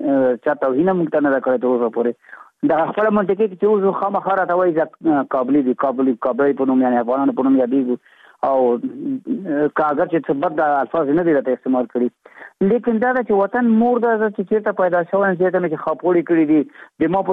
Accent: Afghanistan; نو موږ د افغانستان افغانان یو، موږ ته افغانستان خپل وطن ده.

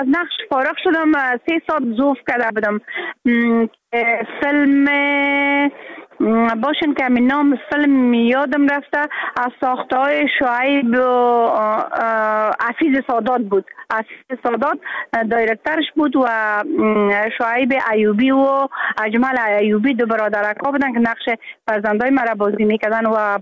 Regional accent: Afghanistan; moved away; حتی حالا که من در بیرون از افغانستان هستم،

